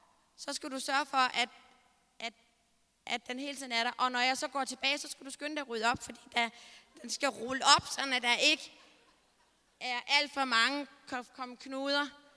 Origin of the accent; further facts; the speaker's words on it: Herning, Central Denmark Region, Denmark; og jeg kommer fra Herning.